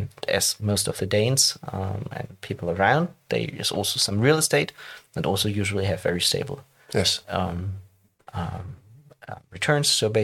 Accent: Hanover, Lower Saxony, Germany; English is a second language; I'm originally from Hanover, so I grew up with the Scorpions.

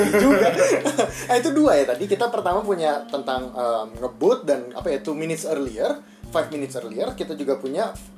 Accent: Jakarta, Indonesia; Mungkin kalau kita orang Jakarta ya mungkin 5-10 menit lah ya

